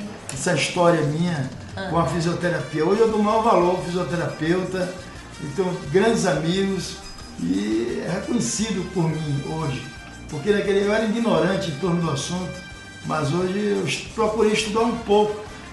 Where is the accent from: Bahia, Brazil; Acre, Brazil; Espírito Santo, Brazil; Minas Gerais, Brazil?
Bahia, Brazil; Ilhéus; Eu sou de Ilhéus.